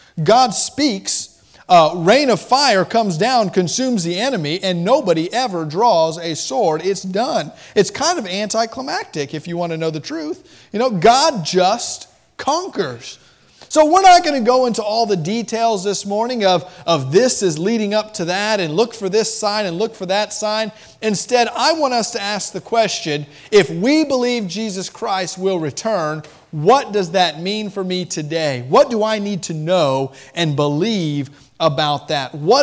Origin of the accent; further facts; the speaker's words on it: Miami, Florida, United States; I'm a fan of the Miami Heat. I always have been growing up in Miami, Florida.